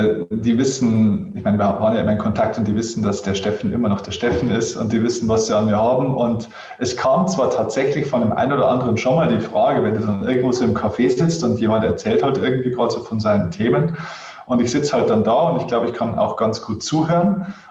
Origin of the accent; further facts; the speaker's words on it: Bavaria, Germany; ich bin sogar aus Niederbayern.